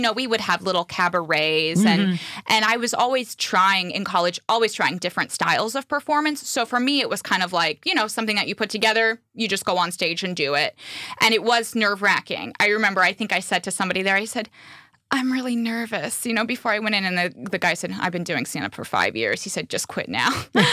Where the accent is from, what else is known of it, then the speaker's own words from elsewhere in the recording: Indiana, United States; I look like everybody else, you know, and I'm from Indiana.